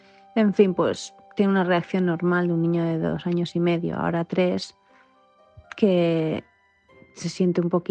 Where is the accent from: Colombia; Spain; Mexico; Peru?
Spain; Valencia, Valencian Community; como se dice aquí en Valencia